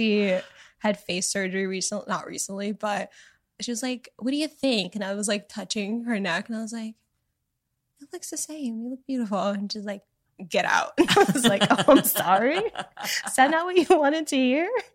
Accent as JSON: {"language": "English", "country": "Canada", "tie": "born or raised there", "also_born_or_lived": "Miami, United States", "said": "I grew up in Canada, but in Miami too."}